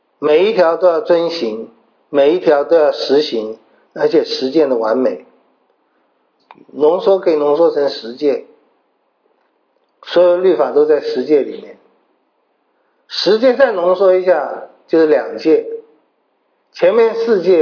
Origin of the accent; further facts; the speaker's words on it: China; 怎么不拣选我们中国人？